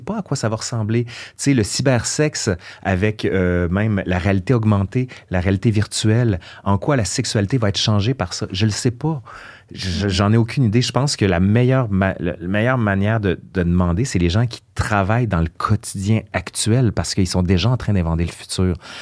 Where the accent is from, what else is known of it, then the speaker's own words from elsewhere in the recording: Sainte-Foy, Quebec, Canada; moi, je viens de Sainte-Foy, à Québec